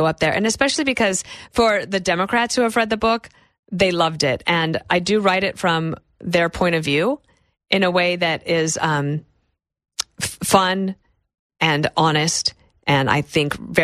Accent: Wyoming, United States; also born or lived in Colorado; I grew up in Wyoming and Colorado. I love the family farm.

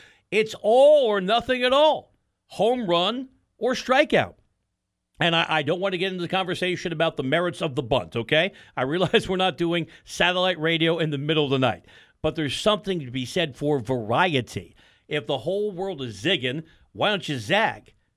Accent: Pelham Manor, New York, United States; I grew up on the edge. I could see the Bronx from our luxurious home in Pelham Manor, New York.

